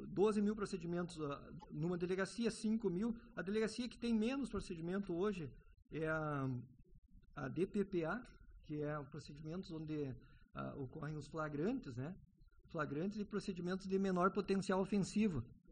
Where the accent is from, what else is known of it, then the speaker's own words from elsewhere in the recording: Palmeira das Missões, Rio Grande do Sul, Brazil; uma cidade de onde eu venho, que é a Palmeira das Missões.